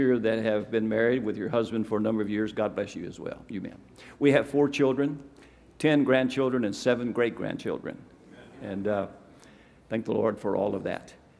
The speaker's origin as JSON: {"language": "English", "region": "Kentucky", "country": "United States", "said": "Miss Judy is from Michigan, and I'm from Kentucky. We met in South Carolina, and we live in Florida."}